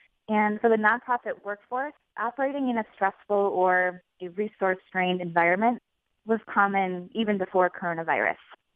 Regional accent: Michigan, United States; it's a pleasure to be here and be back in my home state of Michigan.

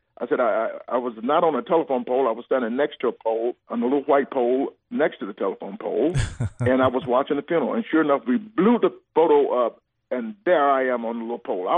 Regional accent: Atlanta, Georgia, United States; moved away; I'm born and raised in Atlanta, right?

